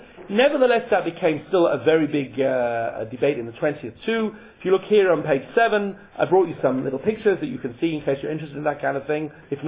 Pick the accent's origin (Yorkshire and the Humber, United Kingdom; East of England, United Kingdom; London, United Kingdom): Yorkshire and the Humber, United Kingdom; Leeds; I said, I'm from Leeds.